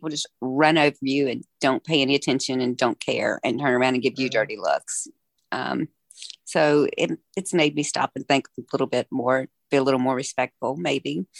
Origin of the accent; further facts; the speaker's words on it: Florida, United States; I said, I'm from Florida.